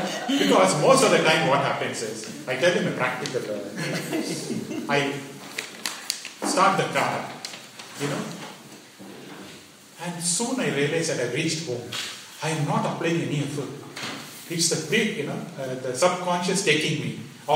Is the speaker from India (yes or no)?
yes; India; moved away; When I came from India, I'm a stranger.